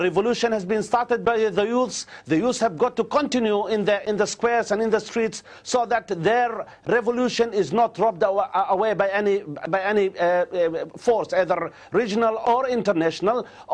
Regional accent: South Yemen, Yemen; I'm from the South, you know, if these people wanted really to fraction and to divide Yemen, why don't they allow us in the South to divide?

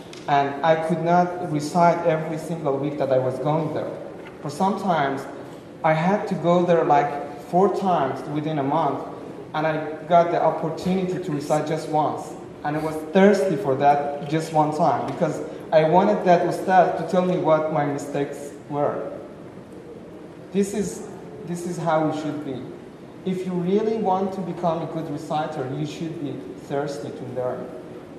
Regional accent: Mashhad, Razavi Khorasan, Iran; English is a second language; I'm from Mashhad, Iran, where you have the holy shrine of Imam al-Ridha alayhi salam.

